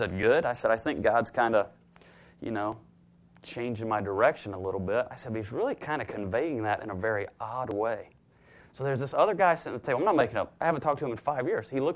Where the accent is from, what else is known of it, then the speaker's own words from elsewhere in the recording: Greenville, South Carolina, United States; This is kind of my hometown, Spartanburg, Greenville area.